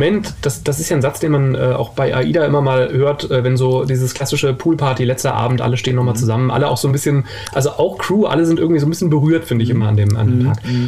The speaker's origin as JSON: {"language": "German", "region": "Hesse", "country": "Germany", "tie": "born or raised there", "said": "Ich bin ja in Frankfurt geboren und im Umland aufgewachsen, war mein Gebiet."}